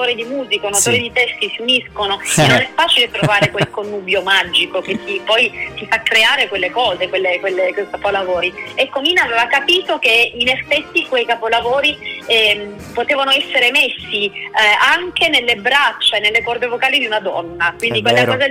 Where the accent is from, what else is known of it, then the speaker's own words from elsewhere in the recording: Sicily, Italy; amo l'Italia, sì. L'Italia in generale, sì. Amo ovviamente la mia Sicilia.